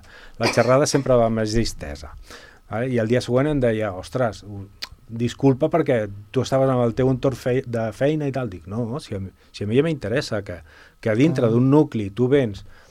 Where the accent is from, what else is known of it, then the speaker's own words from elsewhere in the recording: Castellà, Catalonia, Spain; I jo vaig néixer pues aquí a Castellà i de tota la vida d'aquí.